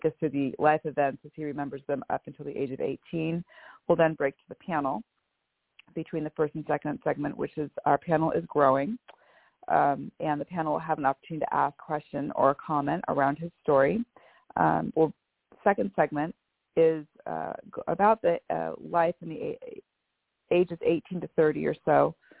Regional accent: Bellevue, Washington, United States; I am from Bellevue, Washington

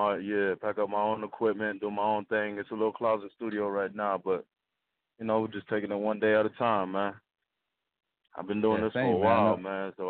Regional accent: Delray Beach, Florida, United States; I'm originally from Delray Beach, Florida.

